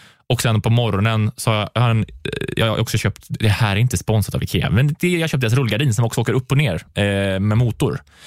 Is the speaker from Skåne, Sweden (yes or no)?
no; Karlstad, Värmland, Sweden; Men i Karlstad där jag är ifrån, där spelade jag mycket teater.